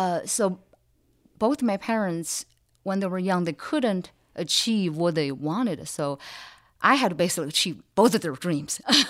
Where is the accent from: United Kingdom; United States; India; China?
China; Beijing; Yes, I was born and raised in Beijing.